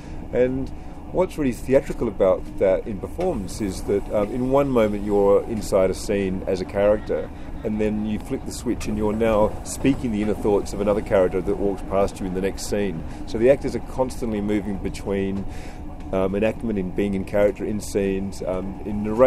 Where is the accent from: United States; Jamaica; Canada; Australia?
Australia; Adelaide, South Australia; I'm from Adelaide.